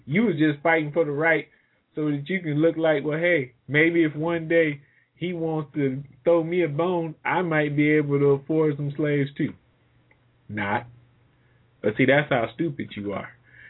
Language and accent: English; the South, United States; Now, I don't know about y'all, but I'm from the South, raised there, and there's nothing worse on the face of the earth than cockroaches.